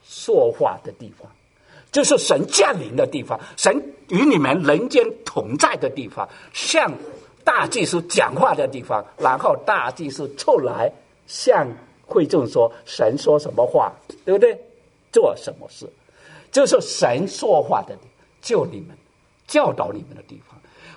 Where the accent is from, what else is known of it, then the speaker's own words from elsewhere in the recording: Guangdong, China; 我们广东人如果是香港来的，如果你是香港来的，就知道了哈